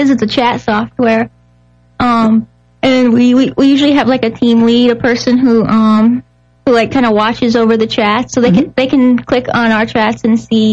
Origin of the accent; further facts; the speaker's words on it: Oklahoma, United States; moved away as an adult; now in Wisconsin, United States; Well, I grew up in Oklahoma, and when I met my husband online, I moved up here to be with him.